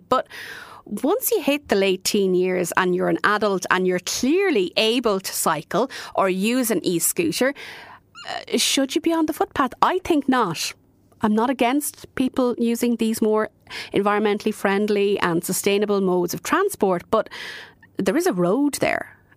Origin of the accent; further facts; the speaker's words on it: Tullamore, Offaly, Ireland; I grew up in Tullamore. I cycled to school when I was in primary school every day and I loved it.